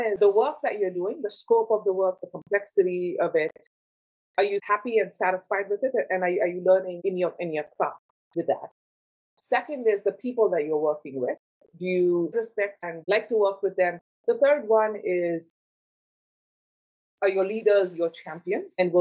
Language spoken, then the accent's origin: English; India; English is a second language; moved away as an adult; now in United States; when I came from India to Purdue for undergrad, I didn't know what Ivy League schools were.